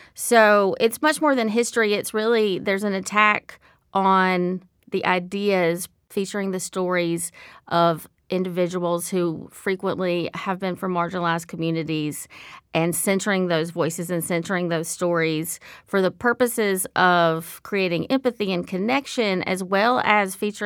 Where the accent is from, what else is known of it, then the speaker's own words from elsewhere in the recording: South Carolina, United States; now in San Diego, United States; I grew up on the East Coast in South Carolina